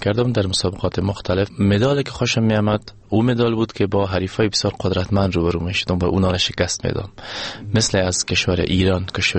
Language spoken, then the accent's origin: Persian; Afghanistan; من یک افغان هستم